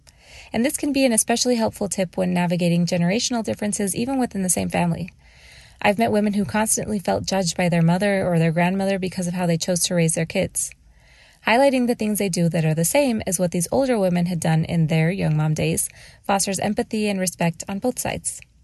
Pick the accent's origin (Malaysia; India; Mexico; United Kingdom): Mexico; now in Phoenix, United States; I'm the mom to three little girls ages 4, 2, and 3 months. I was born and raised in Mexico and my husband was born in Ecuador. Now we live in Phoenix, Arizona